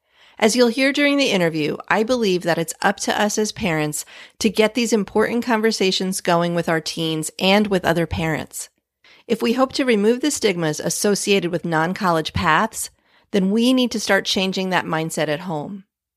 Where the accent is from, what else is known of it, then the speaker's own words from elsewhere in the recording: New Jersey, United States; So I grew up in New Jersey a gajillion years ago, public school kid.